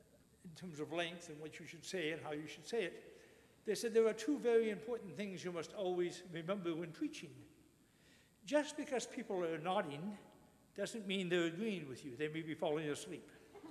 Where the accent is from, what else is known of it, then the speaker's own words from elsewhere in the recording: Victoria, British Columbia, Canada; born there; I was born here in Victoria, BC, at St. Joseph's Hospital.